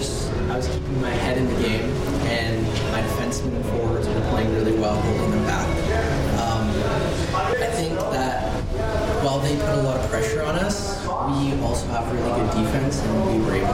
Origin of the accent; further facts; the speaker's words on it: British Columbia, Canada; also born or lived in Orlando; I was born in Orlando, Florida, Winter Park. I lived there for about a year until my family moved to Canada.